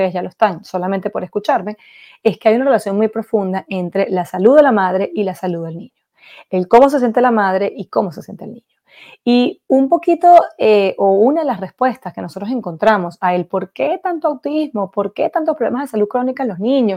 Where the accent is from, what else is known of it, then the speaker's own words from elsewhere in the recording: Venezuela; estoy segura que este es el sentimiento que sentimos cualquiera de los que venimos de Venezuela, que hemos sido formados en nuestras universidades y en nuestro sistema.